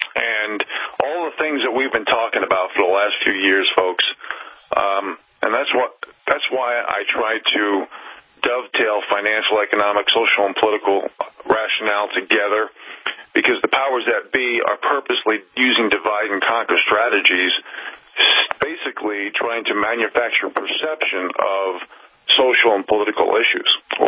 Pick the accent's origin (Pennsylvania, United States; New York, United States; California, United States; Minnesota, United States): New York, United States; New York City; Half of the New York City Police Department, I'm from New York City.